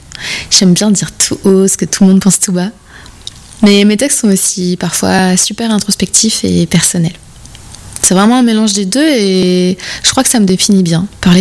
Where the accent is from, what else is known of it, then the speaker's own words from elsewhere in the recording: Avranches, Normandy, France; je suis originaire d'Avranches dans la Manche.